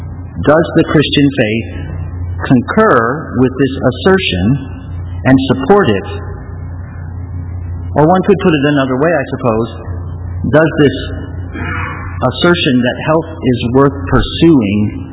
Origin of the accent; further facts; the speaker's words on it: St. Louis, Missouri, United States; born there; I was born in St. Louis at a place called the Missouri Baptist Hospital, which is still there, by the way.